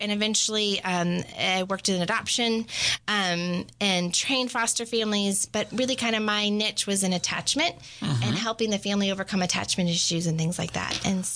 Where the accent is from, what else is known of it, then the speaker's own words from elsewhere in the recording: Missouri, United States; I grew up in Missouri, and my relatives were farmers, which is very different than ranching.